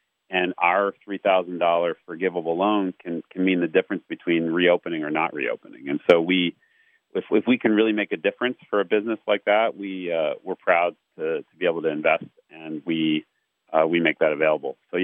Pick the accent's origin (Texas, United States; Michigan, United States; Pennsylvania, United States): Pennsylvania, United States; When my dear friend who I grew up with in the Reading, Lancaster area